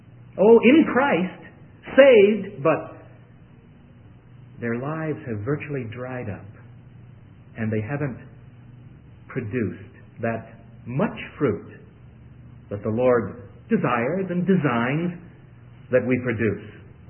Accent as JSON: {"language": "English", "town": "Brooklyn", "region": "New York", "country": "United States", "tie": "born or raised there", "said": "I was raised on Lowell Thomas. We lived with our grandparents in Brooklyn, New York"}